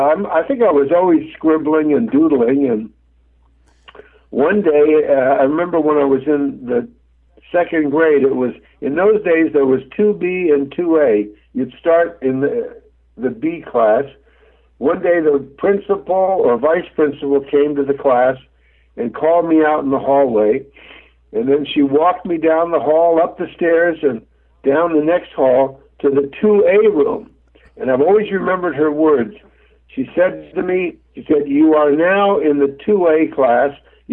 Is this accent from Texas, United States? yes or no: no; Los Angeles, California, United States; also born or lived in Queens, New York; Well, I was born in Queens, New York, and we lived out there at my grandparents' house in Woodhaven, and my mother brought me out to Los Angeles to rejoin my father